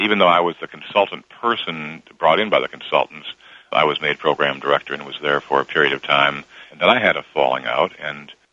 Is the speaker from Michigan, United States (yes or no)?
yes; Michigan, United States; And I grew up in Michigan. In 1963, I can remember delivering the Detroit Free Press in the morning